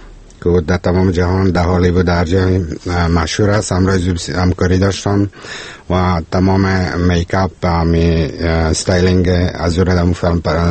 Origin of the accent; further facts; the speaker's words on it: Kabul, Afghanistan; من خودم از کابل هستم.